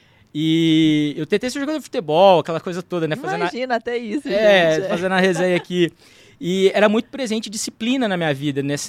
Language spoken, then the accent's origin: Portuguese; Mococa, São Paulo, Brazil; Eu cresci aqui, nasci aqui em São Paulo, mas cresci no interior, então por isso um pouco do sotaque, né? Lá em Mococa, a terra da vaquinha, né?